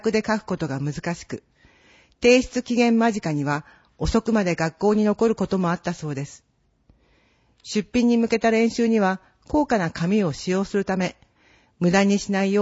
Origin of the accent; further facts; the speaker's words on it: Kuriyama, Hokkaido, Japan; これは私が生まれ育った栗山町のシンボル